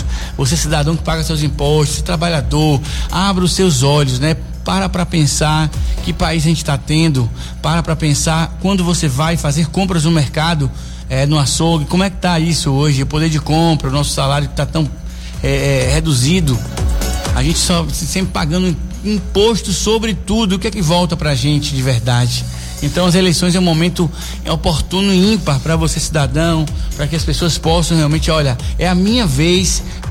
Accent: Brazil; Porque nós somos brasileiros resilientes e a seleção é um patrimônio do povo brasileiro.

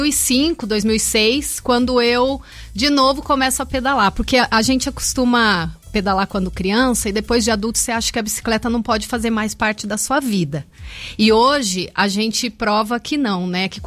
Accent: Lunardelli, Paraná, Brazil; eu também sou do interior do Paraná, sou pé vermelho, sou lá de Lunardelli

